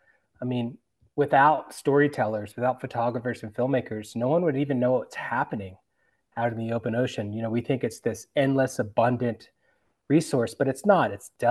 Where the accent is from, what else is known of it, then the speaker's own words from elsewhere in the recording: Virginia, United States; I grew up in the Chesapeake Bay of Virginia, so I always had a love for the water.